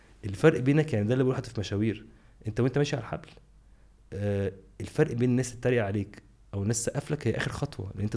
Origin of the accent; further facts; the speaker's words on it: Alexandria, Alexandria Governorate, Egypt; انا اصلا من اسكندريه